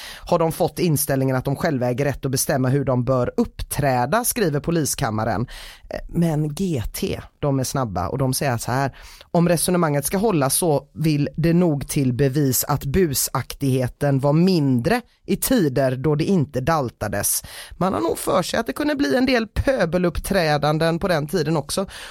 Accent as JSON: {"language": "Swedish", "town": "Gothenburg", "region": "Västra Götaland County", "country": "Sweden", "said": "det är någonting med det där jag känner så här att mitt göteborgska hjärta blir alldeles varmt."}